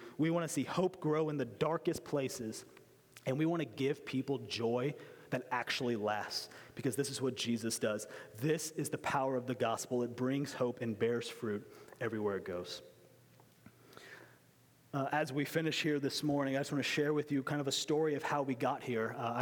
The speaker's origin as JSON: {"language": "English", "town": "Springfield", "region": "Missouri", "country": "United States", "said": "And I was from Springfield, Missouri, and I loved Springfield"}